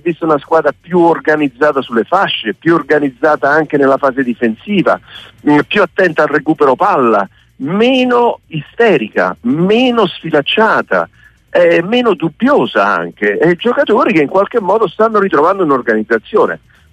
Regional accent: Naples, Campania, Italy; sono napoletano

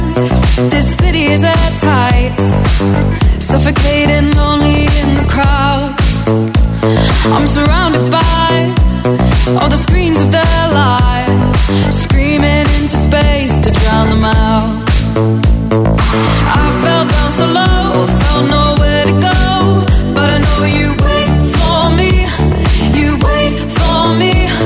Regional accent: Naples, Campania, Italy; intanto sono napoletano, ma non napoletano una volta, non napoletano.

